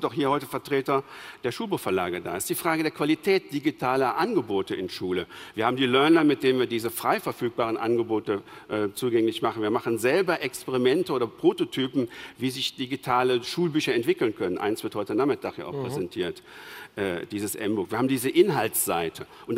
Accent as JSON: {"language": "German", "town": "Cologne", "region": "North Rhine-Westphalia", "country": "Germany", "said": "als Kölner und FC-Fan bin ich heilfroh"}